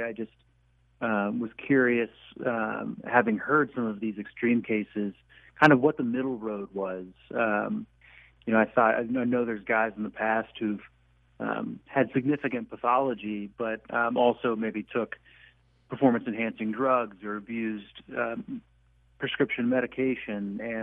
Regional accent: Ohio, United States; Yeah, growing up in Southwest Ohio, football is like a religion.

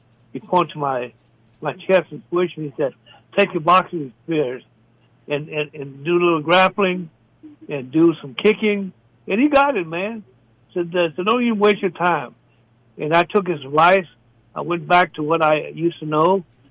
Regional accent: Arkansas, United States; because I was brought up in Arkansas.

